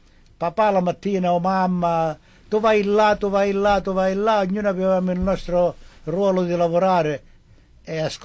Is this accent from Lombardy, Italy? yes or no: no; Rovella, Calabria, Italy; moved away as an adult; Sono venuto da una piccola frazione di Zumpano, provincia Cosenza, che si chiama Rovella, un paesino accogliente nei piedi della Sila, aria buona